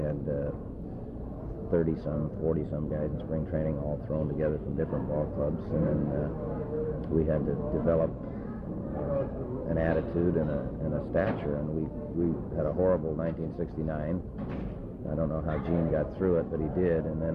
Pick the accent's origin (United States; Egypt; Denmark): United States; North Hollywood, California; I mean, I grew up in the San Fernando Valley, North Hollywood, and they scouted me in high school